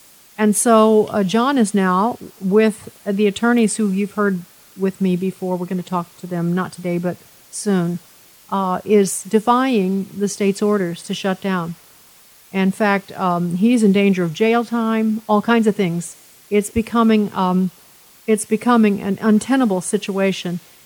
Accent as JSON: {"language": "English", "town": "Chicago", "region": "Illinois", "country": "United States", "tie": "born or raised there", "said": "If you haven't been to Chicago, my hometown, you just can't imagine."}